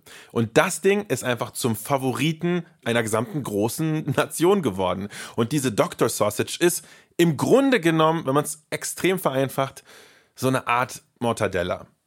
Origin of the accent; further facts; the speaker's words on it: Bern, Switzerland; Aber im Supermarkt habe ich das als Berner gesehen.